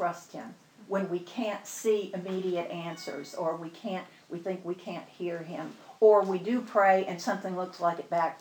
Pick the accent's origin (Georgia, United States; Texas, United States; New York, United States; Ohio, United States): Texas, United States; Now, we're from Texas, so that's pretty fur piece.